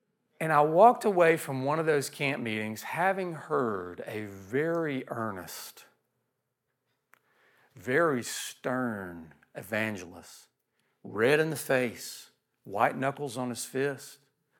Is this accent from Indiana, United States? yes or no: no; Georgia, United States; And the city that I grew up in Southeast Georgia, was the gateway to the Okefenokee Swamp.